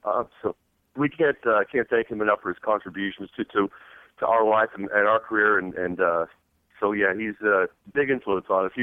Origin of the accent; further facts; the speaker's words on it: Phoenix, Arizona, United States; But I call Phoenix my hometown because that's where we settled in when I was about nine. The construction business was booming in Phoenix, and I spent my formative years there.